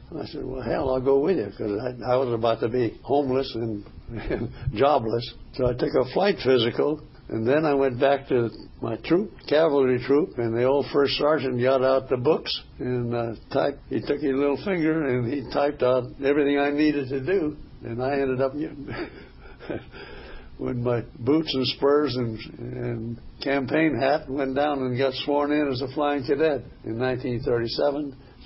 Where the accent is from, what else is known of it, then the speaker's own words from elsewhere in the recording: Tucson, Arizona, United States; And so my mother took me and my younger sister to Tucson. And so I grew up in Tucson, Grammar School, High School, and University of Arizona.